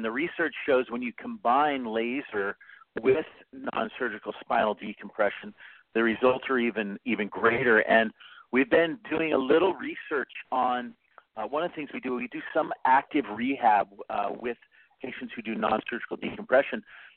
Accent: Vancouver, Washington, United States; also born or lived in Portland; Well, you know, I grew up in Portland. I was actually born in Portland, and when I was about six, I moved to Vancouver, and that's pretty much where I wanted to hang my hat.

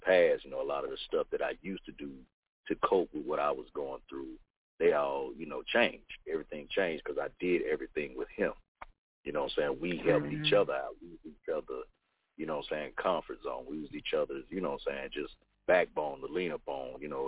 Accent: Mississippi, United States; I'm from Mississippi

